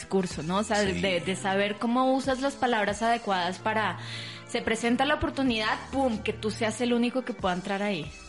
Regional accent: Villavicencio, Meta, Colombia; yo no crecí en Bogotá, que Bogotá es la capital. Yo crecí en Villavicencio, que queda muy cerca.

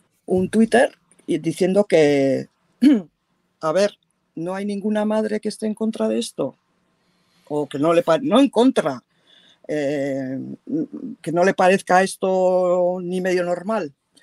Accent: Basque Country, Spain; now in United Kingdom; soy vasca, me vivo en el Reino Unido desde hace demasiado tiempo

